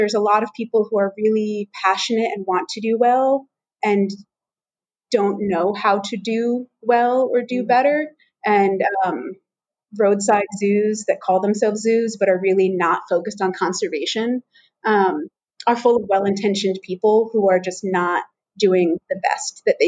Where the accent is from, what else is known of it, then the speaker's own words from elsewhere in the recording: New Jersey, United States; Sure. Yeah. So I first, I grew up in New Jersey. I grew up in North Jersey.